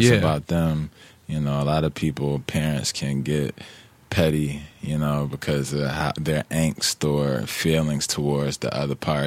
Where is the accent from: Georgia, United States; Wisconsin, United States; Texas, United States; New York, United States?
Georgia, United States; Atlanta; also born or lived in Philadelphia; Decatur is like the east side, you know what I mean?